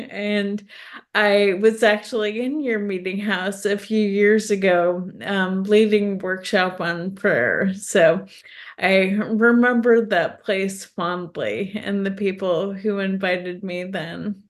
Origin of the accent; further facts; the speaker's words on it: Alaska, United States; I grew up in Alaska, and there were a lot of earthquakes there